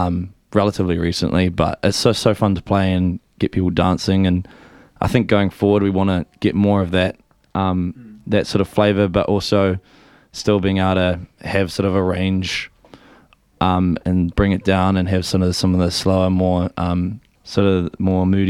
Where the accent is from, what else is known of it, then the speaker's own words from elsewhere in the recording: New Zealand; I like saying we're five blokes from New Zealand, and we're obviously quite rooted in the sort of Kiwi indie scene